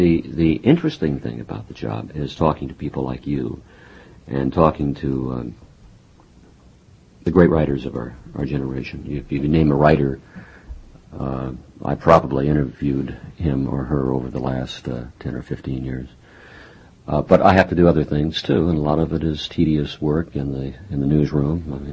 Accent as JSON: {"language": "English", "town": "Wichita", "region": "Kansas", "country": "United States", "said": "Well, I came from the Midwest, and coming from a place called Wichita in Kansas, you look for other places for a career."}